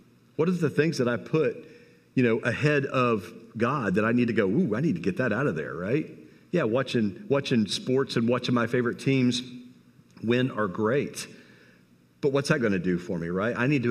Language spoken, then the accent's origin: English; Indiana, United States; I am an Indiana fan because I come from Indiana